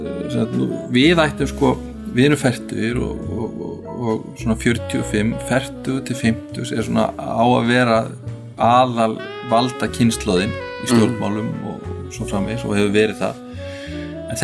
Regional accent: Akranes, Western Region, Iceland; Og ég er frá Akranesi.

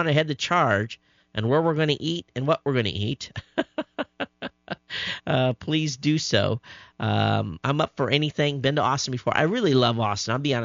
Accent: Netherlands; English is a second language; Hey, I'm Dutch, and although I can speak English reasonably well, it's not my native language.

